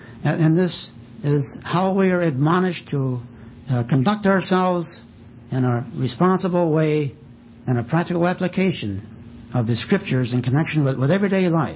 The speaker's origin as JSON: {"language": "English", "country": "Canada", "said": "Even though we're Canadian, we thought that we might learn something"}